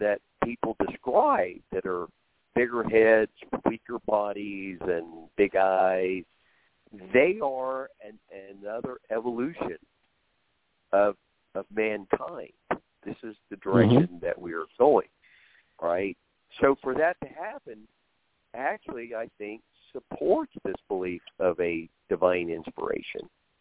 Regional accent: Oklahoma, United States; since I was a little kid growing up in Oklahoma.

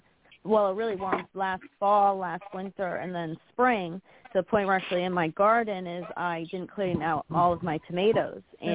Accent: Harwich, Massachusetts, United States; also born or lived in South; I said I grew up here. I was born here on the Cape. Grew up here, and then I moved down south for a few years, and then I moved back up here and have been back up here for about 9 years.

